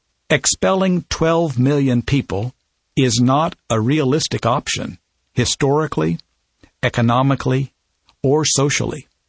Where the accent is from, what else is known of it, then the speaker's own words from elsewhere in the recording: Oklahoma, United States; As you know, I come from Oklahoma, where last year some very harmful legislation was enacted